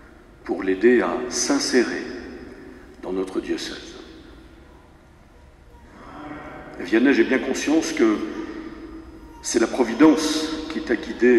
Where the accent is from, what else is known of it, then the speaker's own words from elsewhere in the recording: Benin; born there; moi-même je suis né au Bénin, et cela fait un petit lien de complicité entre nous